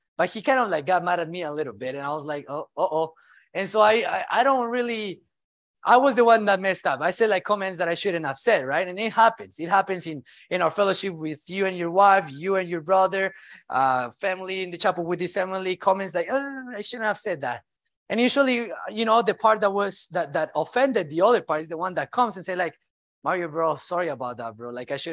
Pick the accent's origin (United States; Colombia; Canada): Colombia; because I'm from Colombia.